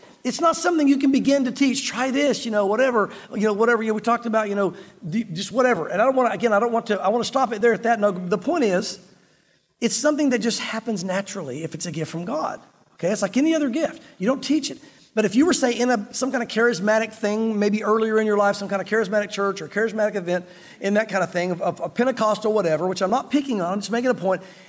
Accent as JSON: {"language": "English", "region": "the South", "country": "United States", "said": "I'm from the South, all right? So I can do that."}